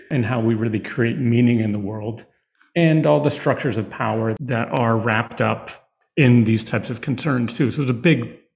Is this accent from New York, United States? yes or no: no; Massachusetts, United States; I grew up in Massachusetts, and I think passion for art has always been there.